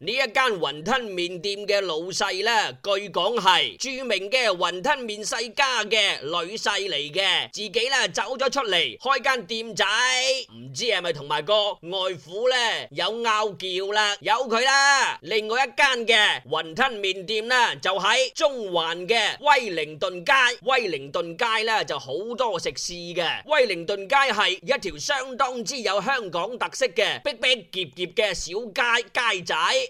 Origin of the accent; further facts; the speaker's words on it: China; Cantonese is a second language; 香港仲有好多人呢对我哋内地人啊、大陆同胞啊非常友好嘅